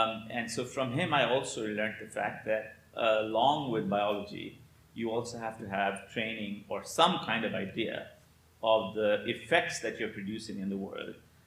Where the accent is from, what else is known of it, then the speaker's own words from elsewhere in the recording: India; now in United States; I grew up in India, and I came quite quickly to university at Stanford.